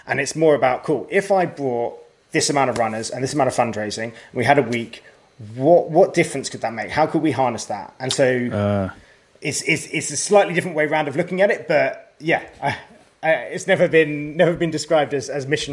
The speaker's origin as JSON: {"language": "English", "region": "South East England", "country": "United Kingdom", "tie": "born or raised there", "said": "So yeah, so I grew up just outside London in the southeast of England."}